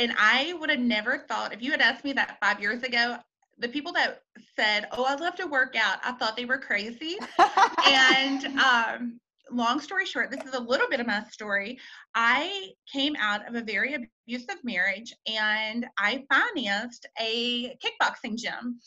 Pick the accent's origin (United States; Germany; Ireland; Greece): United States; Taylorsville, Kentucky; now in Louisville, United States; I grew up in Taylorsville, Kentucky, which is a little country town outside of Louisville.